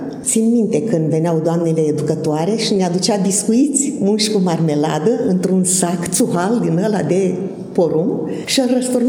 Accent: Bogdănești, Suceava County, Romania; also born or lived in Grumăzești; O parte a copilăriei am petrecut-o până la grădiniță, în Bogdănești, Suceava. Eu m-am născut în Grumăzești, dar la o lună de zile mama s-a mutat dincolo, că tata picta biserici. Și o parte a fost în Bogdănești, Suceava

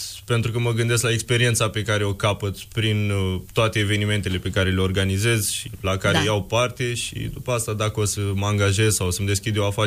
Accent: Iași, Iași County, Romania; Eu m-am născut în Iași și crescând

